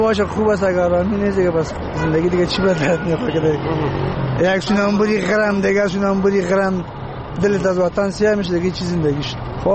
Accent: Kabul, Afghanistan; از بیاد از کابل هستم.

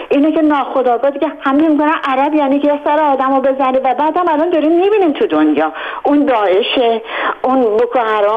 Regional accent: Ahvaz, Khuzestan, Iran; من خودم خوزستانی هستم و تمام تا 18-19 سالگی در اهواز بزرگ شدم و تابستون ها ما برای فرار از گرمای خوزستان به تهران میومدیم

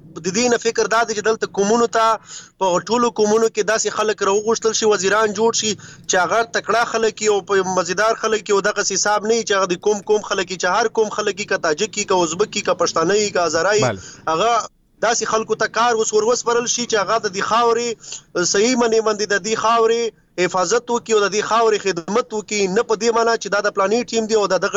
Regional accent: Khyber Pakhtunkhwa, Pakistan

